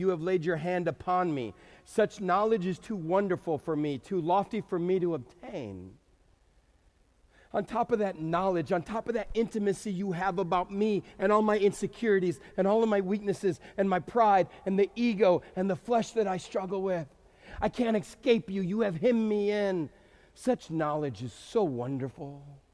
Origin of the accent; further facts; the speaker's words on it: El Paso, Texas, United States; Now, to a young man growing up in El Paso, Texas, to see that presented in front of you, there was always a chuckle.